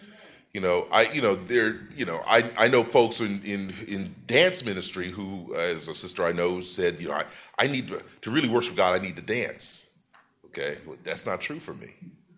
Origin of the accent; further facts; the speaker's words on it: New York City, New York, United States; I'm from New York City.